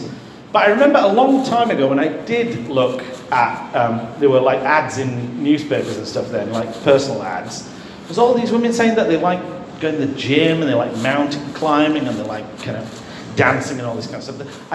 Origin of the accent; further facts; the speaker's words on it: Yorkshire and the Humber, United Kingdom; now in London, United Kingdom; So I am from Yorkshire. It's a long time since I lived in Yorkshire.